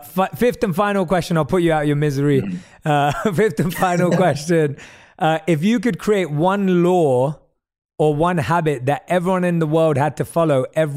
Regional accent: London, United Kingdom; now in Los Angeles, United States; I hope you have an amazing rest of your visit to London, my hometown.

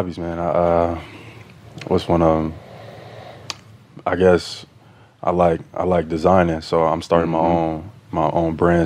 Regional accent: Atlanta, Georgia, United States; I'm from Atlanta.

